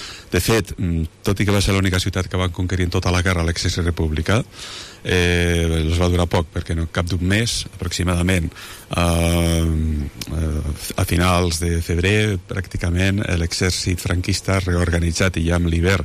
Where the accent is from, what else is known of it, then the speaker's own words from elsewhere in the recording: Lleida, Catalonia, Spain; per nosaltres com a lleidatans